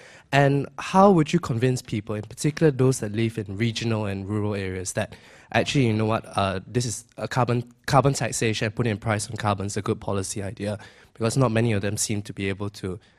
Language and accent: English; Singapore; I'm from Singapore doing economics here.